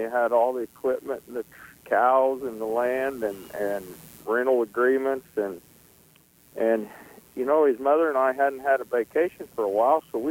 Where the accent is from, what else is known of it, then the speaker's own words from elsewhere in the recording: Illinois, United States; In Illinois, yeah. Born and raised in Illinois. I was in love with livestock and all aspects of it.